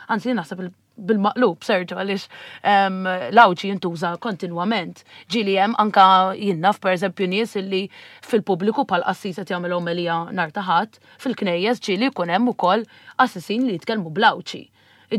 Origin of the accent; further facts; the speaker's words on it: Nadur, Gozo, Malta; n-nadur jeżisti ħafna dialett jiena minn Naduru barra tittenna u kliem oħrajn